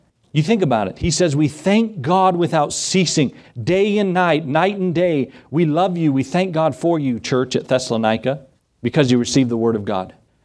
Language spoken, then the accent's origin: English; Edgewood, United States; This is my hometown where I grew up, and to plant a church. First of all, I said, Lord, there's already churches there. You ever tell the Lord what to do? And then secondly, I said, Lord, that's where I grew up. Everybody knows me in Edgewood.